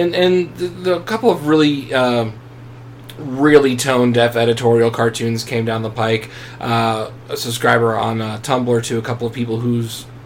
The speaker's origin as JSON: {"language": "English", "region": "Pennsylvania", "country": "United States", "said": "I had to head back to, Pennsylvania because life"}